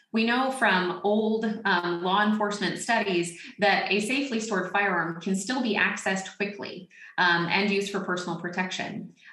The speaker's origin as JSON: {"language": "English", "region": "Florida", "country": "United States", "tie": "born or raised there", "also_born_or_lived": "South Alabama", "said": "Yeah, so I grew up in Northwest Florida and South Alabama. I grew up in an entrenched gun culture"}